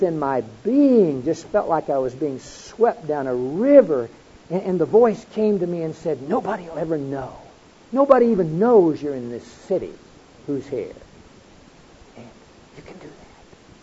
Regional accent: Hollis, Oklahoma, United States; here I was, a little farm guy from Oklahoma. I grew up in Hollis, Oklahoma

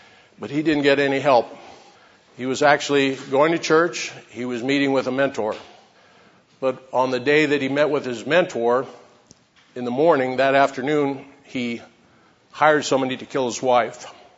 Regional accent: Lincoln, Nebraska, United States; I'm from Lincoln, Nebraska

